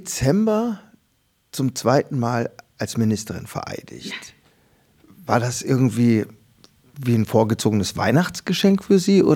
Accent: Cologne, North Rhine-Westphalia, Germany; Na, für mich als Kölner ist das natürlich jetzt ein gewungenes Fressen.

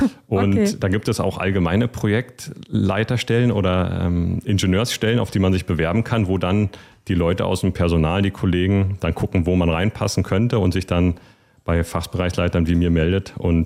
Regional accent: Potsdam, Brandenburg, Germany; um die Dinge hier in meiner Heimatstadt umzusetzen und bin zurückgekommen nach Potsdam, meiner alte neue Heimat.

